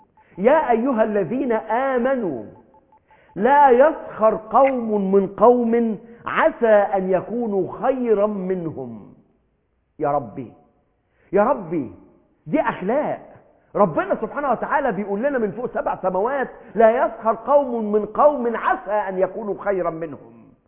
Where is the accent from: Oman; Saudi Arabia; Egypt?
Egypt; مش هي دي اخلاقنا كمصريين، مش هي دي اخلاقنا كمسلمين